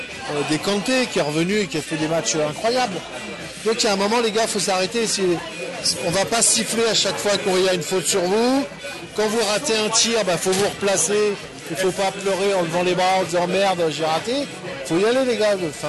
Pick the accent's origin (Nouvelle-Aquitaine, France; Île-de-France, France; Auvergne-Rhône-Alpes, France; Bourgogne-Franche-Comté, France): Île-de-France, France; Paris; Non, je suis parisien, moi. Je suis né à Paris, 4 générations et tout